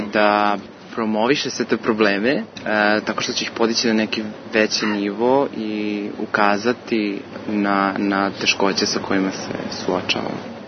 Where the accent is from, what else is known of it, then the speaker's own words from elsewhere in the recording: Novi Sad, Vojvodina, Serbia; imam 28 godina, dolazim iz Novog Sada